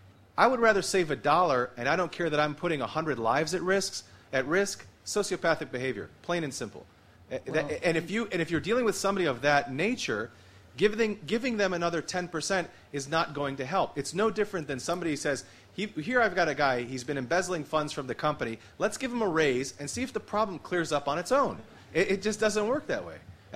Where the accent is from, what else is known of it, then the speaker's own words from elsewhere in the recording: United States; I just picked the United States because I'm American, I understand people here are from other countries as well.